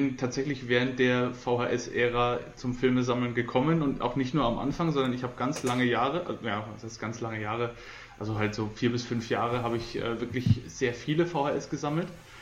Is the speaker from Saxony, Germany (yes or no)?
no; Coburg, Bavaria, Germany; das Kino bei uns in Coburg war damals noch, also ist heute auch, aber war damals noch ein Stück weiter außerhalb